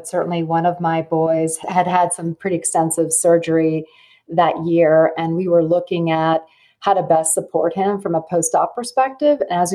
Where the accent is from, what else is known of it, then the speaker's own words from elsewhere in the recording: Lugano, Ticino, Switzerland; born there; English is a second language; So yes, I was born in Lugano, Switzerland. And Lugano is a very small town in the Italian-speaking part of Switzerland. And it's very much Lake Country.